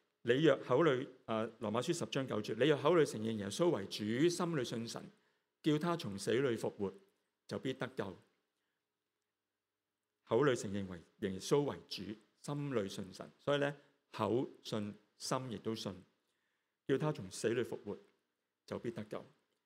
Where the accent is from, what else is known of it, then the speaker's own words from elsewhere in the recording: China; 其实都好似我哋中国人讲嗰只即系月光光照地堂年山呢啲歌咧